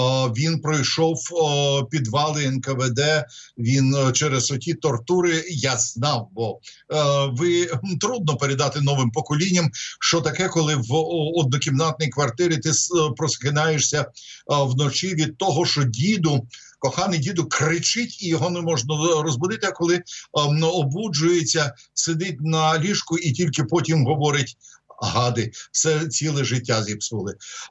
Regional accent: Odesa, Odesa Oblast, Ukraine; born there; а спочатку ще й була прабабця Антоніна Михайлівна, вони повернулися до Одеси, де народився я, з Прокоп'ївська, де вони по війні опинилися в прокоп'ївських бараках, шахта Кагановича

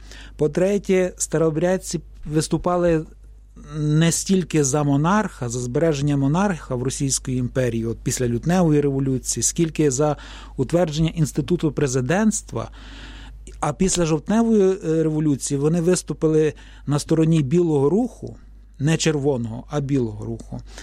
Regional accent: Kurenivka, Vinnytsia Oblast, Ukraine; Власне, я з Куренівки родом

